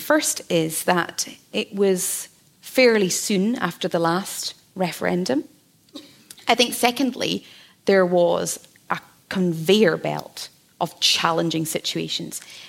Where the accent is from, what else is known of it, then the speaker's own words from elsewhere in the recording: Scotland, United Kingdom; And I come from the Highlands.